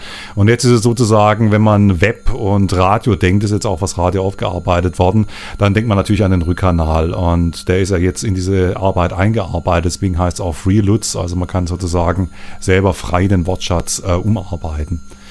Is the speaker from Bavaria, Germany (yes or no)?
no; Stuttgart, Baden-Württemberg, Germany; in Stuttgart, wo ich herkomme, wurde 1959 zum ersten Mal mit einem Computer literarisch gearbeitet.